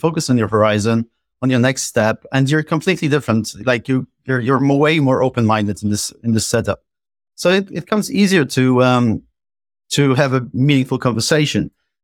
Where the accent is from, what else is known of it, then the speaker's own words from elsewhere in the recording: Poland; English is a second language; moved away as an adult; now in United Kingdom; You know, I've been living in UK for 15 years, more than that now. I'm originally from Poland, and we tend to socialize and visit each other a lot in Poland.